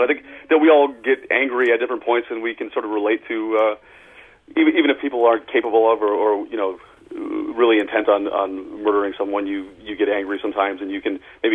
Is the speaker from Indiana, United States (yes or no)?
no; Michigan, United States; I grew up by the other border, up by Canada, and... so I went from one border to the other, you know, up in northern Michigan, in a sparsely populated area in the Upper Peninsula of Michigan